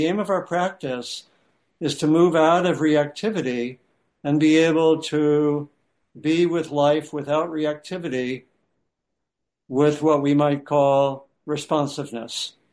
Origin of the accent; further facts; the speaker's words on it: Washington, District of Columbia, United States; I grew up in the Washington area, DC area, and we would go to New York maybe twice a year to hang out with my grandparents.